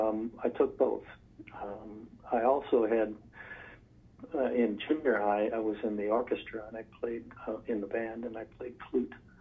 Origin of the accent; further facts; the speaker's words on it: Sheboygan, Wisconsin, United States; Yes, I was born in Sheboygan, and my family lived there.